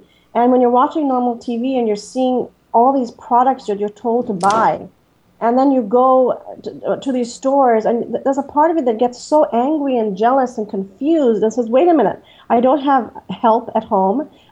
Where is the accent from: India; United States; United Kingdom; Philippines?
India; I grew up in India for much of my early years